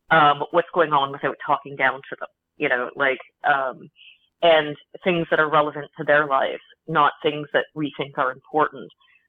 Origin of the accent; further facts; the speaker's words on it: Ottawa, Ontario, Canada; Now, I grew up in the Ottawa bubble.